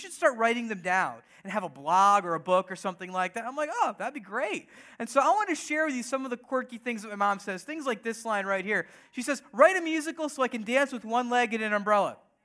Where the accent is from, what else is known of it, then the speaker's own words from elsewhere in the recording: United States; But in all seriousness, my parents, they're from India. They came here, and my brother, my sister, and I, we're all born here, born and raised in the U.S. of A.